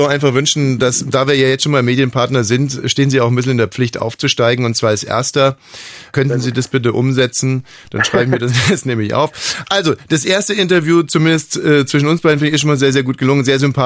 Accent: Bavaria, Germany; ich komme vom Ammersee, also sind wir nur ein paar Kilometer entfernt voneinander aufgewachsen.

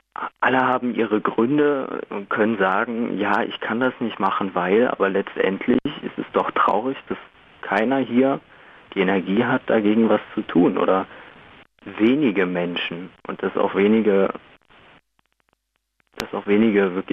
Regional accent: Dresden, Saxony, Germany; wie sehr mich das als Dresdner irgendwo beschwert, dass meine Heimatstadt von jeden Montag zu so einem Mecker für Rechtsextreme oder für so genannte besorgte Bürger wird

